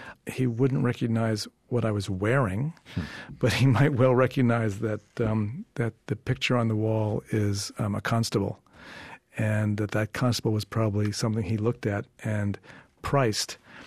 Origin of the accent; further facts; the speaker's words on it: Bronx, New York, United States; born there; So am I. I was born in the Bronx.